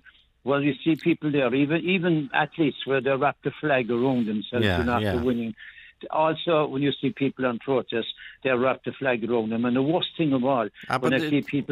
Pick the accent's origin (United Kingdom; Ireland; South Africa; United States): Ireland; I'm entitled to fly as an Irish, sovereign Irish citizen, sovereign Irish Republican, to fly my tricolour outside my property any time I want.